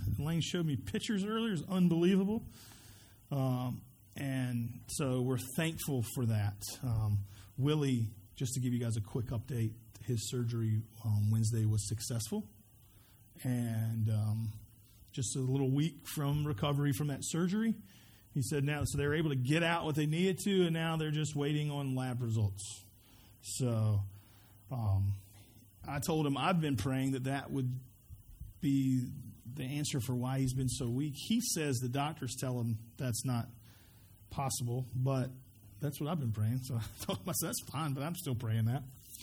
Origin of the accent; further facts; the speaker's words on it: Spartanburg, South Carolina, United States; I was from Spartanburg. He happened to like a band that was from my city.